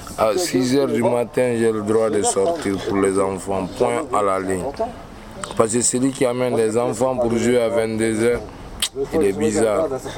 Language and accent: French; Conakry, Guinea; Je suis de Guinée, Conakry-Poué. Je suis de la Guinée.